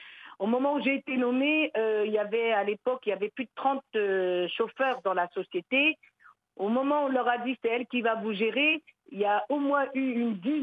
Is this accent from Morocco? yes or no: yes; Marrakesh, Marrakesh-Safi, Morocco; moved away; Moi, je suis d'origine de Marrakech. Hein. On avait une maison à Douar Koudia.